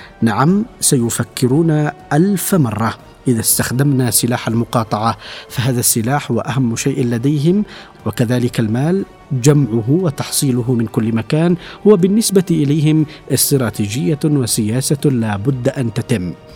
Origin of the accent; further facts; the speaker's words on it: Yemen; أن تجتمع كل القوى الوطنية في بلدنا اليمن